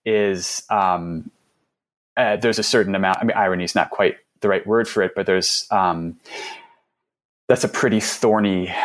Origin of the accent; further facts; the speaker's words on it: New York City, New York, United States; So I'm from New York City, and this is always sort of the turnover of businesses in New York City was always something I kind of like grumbled about when I was younger